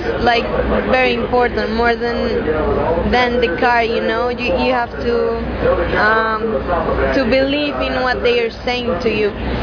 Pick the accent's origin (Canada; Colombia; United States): Colombia; Bogota, Bogotá Capital District; English is a second language; I'm from Bogota, the capital, and I'm still living there.